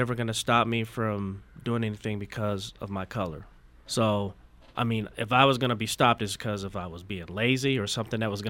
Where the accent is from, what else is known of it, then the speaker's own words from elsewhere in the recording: United States; It always did, because I'm American.